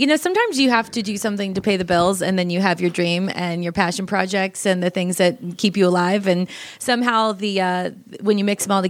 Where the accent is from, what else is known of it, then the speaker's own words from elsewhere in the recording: Orlando, Florida, United States; moved away as an adult; I grew up in Orlando, Florida.